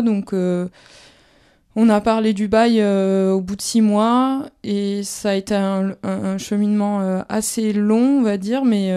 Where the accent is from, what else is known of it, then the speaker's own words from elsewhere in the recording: Albi, Occitanie, France; j'ai 27 ans, je suis originaire de Albi à côté de Toulouse